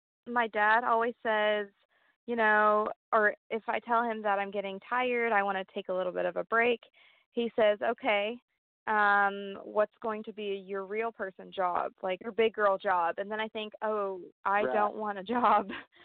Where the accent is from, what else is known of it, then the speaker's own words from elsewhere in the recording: Topeka, Kansas, United States; actually attending Washburn University right now. I'm a sophomore, so it's just the little college in my hometown.